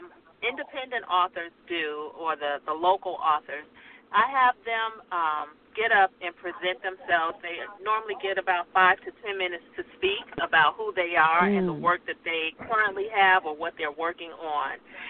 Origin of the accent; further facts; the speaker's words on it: Chicago, Illinois, United States; And so I started it in Chicago because that's my hometown, and I have, you know, deep roots here.